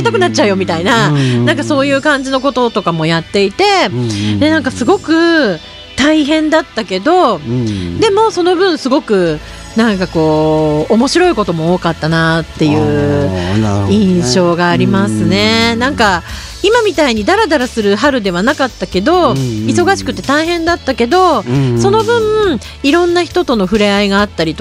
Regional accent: Shizuoka, Japan; 私静岡県の出身なんですけど、

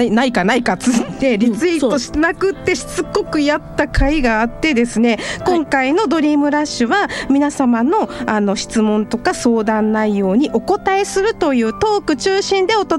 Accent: Mie, Japan; 私三重の出身なんでね

